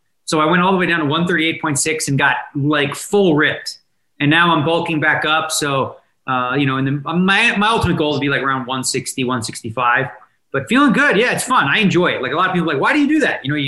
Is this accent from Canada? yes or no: yes; Toronto, Ontario, Canada; now in Las Vegas, United States; I grew up in Toronto, and I was obviously a Leaf fan.